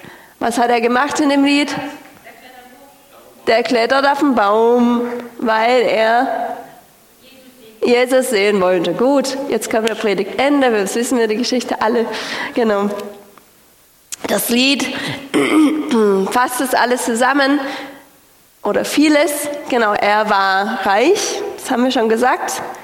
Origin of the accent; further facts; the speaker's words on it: United States; ich hatte die letzte Zeit so Besuch aus den USA, ich komme auch aus den USA